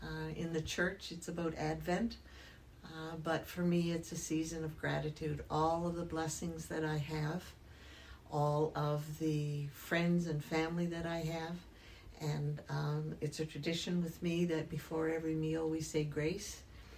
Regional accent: Canada; moved away as an adult; I'm from Canada. I just moved here 3 weeks ago with my sweetheart.

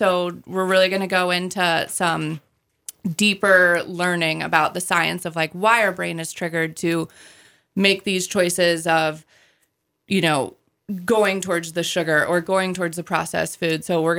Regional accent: North Carolina, United States; When I'm from North Carolina, when I lived in North Carolina, we didn't grow garlic.

